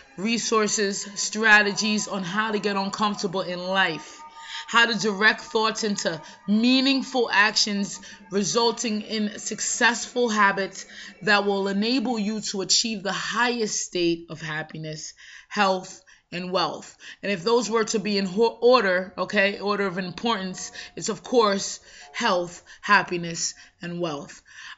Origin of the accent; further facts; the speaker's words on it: Jamaica; And I'm Jamaican, so there's this way that Jamaicans make porridge, and we love our porridge.